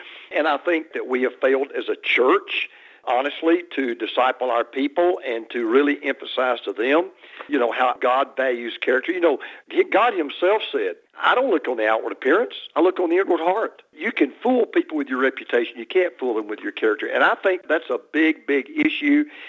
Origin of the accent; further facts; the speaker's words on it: Deep South, United States; but I was raised in the Deep South, Scott, and by traditional Southern parents.